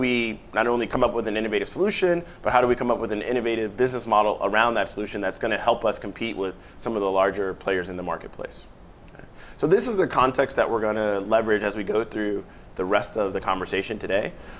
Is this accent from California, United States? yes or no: yes; California, United States; we were talking a little bit about my hometown, which happens to be Silicon Valley.